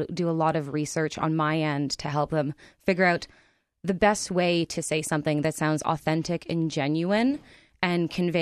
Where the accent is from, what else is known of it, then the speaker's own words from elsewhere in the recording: Winnipeg, Manitoba, Canada; So I'm born and raised in Winnipeg. I did a brief stint where I lived in Hamilton, Ontario, and then came back.